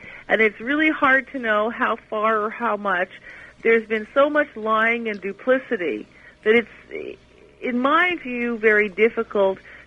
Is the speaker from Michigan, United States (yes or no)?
no; Los Angeles, California, United States; I know I come from Los Angeles